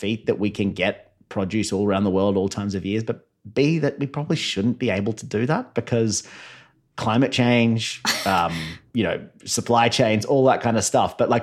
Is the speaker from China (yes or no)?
no; Queensland, Australia; As a Queenslander, as you alluded to there, Helen, I have absolutely no sympathy for magpies. I was attacked repeatedly as a child by these damn birds.